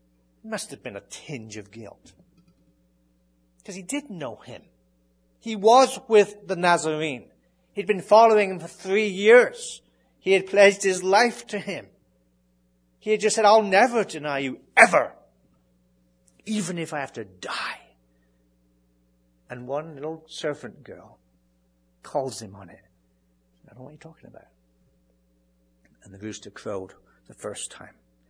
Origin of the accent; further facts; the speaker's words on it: England, United Kingdom; accent: English; My English accent just gives me away sometimes. Have you noticed? Sometimes it gives me away.